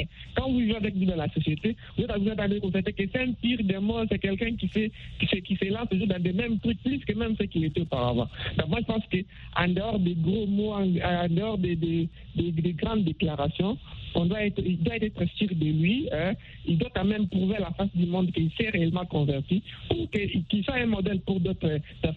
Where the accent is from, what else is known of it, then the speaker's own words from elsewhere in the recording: DR Congo; Ici, chez nous, à la République démocratique du Congo